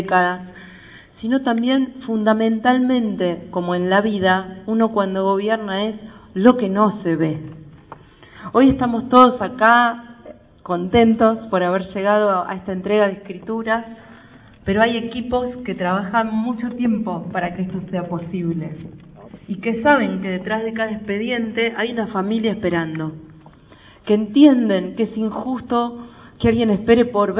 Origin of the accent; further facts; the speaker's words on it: Carmen de Patagones, Buenos Aires Province, Argentina; Pasa que venimos de Carmen de Patagones.